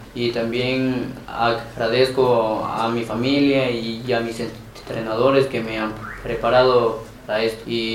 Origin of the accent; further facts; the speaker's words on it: Ecuador; no solamente porque somos ecuatorianos estamos abajo